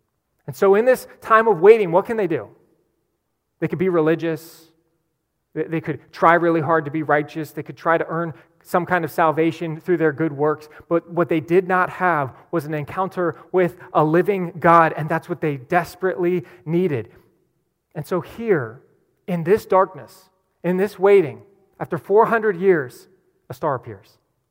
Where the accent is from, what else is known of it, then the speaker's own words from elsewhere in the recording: Vienna, United States; I grew up in Vienna. And you know, it's considered a small town in America. It's got over 15,000 people.